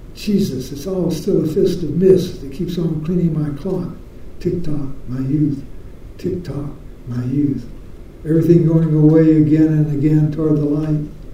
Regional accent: Appalachia, United States; thing was always played at the end of every dance when I was a child. I'm from Appalachia, as you can gather.

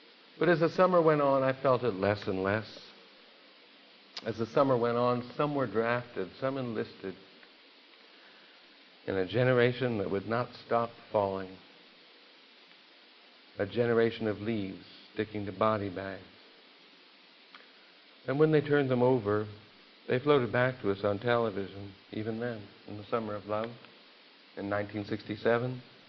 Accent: California, United States; Mea culpa, look, hey, I grew up in California in the late 60s.

